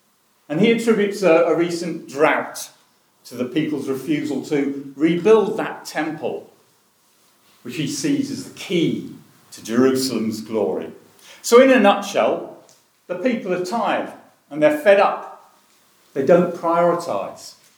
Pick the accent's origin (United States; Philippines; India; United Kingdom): United Kingdom; England; accent: southern; moved away as an adult; now in Teesside, United Kingdom; 35 years I've lived on Teesside, not enough to be a local because of my accent. Soft southerner, soft posh southerner.